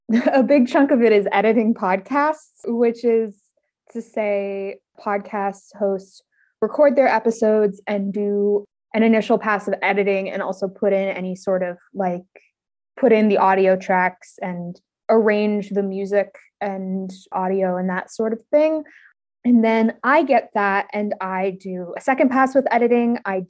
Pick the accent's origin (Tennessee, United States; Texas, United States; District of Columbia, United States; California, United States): California, United States; And I'm from California, and I'm really happy to be here.